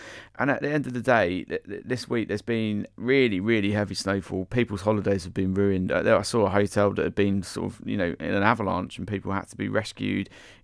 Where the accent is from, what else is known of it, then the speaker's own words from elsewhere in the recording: East of England, United Kingdom; I mean, I was from Essex.